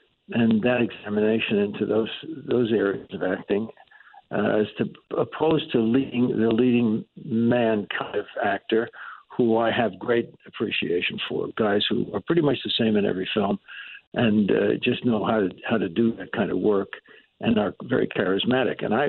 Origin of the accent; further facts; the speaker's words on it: Yonkers, New York, United States; So my childhood, I grew up in Yonkers, New York, and I had two brothers.